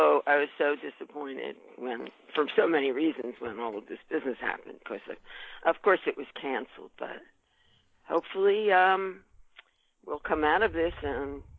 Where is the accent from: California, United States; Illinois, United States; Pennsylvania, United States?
Pennsylvania, United States; Philadelphia; I grew up in Philadelphia.